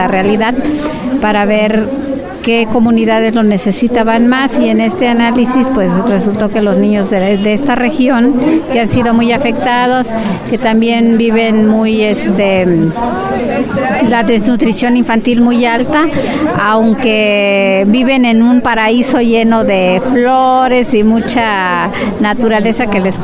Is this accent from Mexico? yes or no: yes; Oaxaca, Mexico; Yo soy de la Sierra Sur. Y allá nos donaron mis papás un rancho muy grande